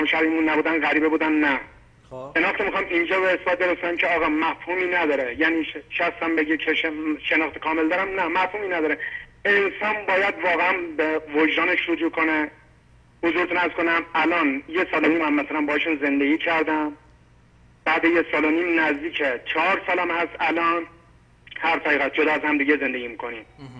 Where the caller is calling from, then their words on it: Iran; از ایرانم مزاحم میشم خدمتتون.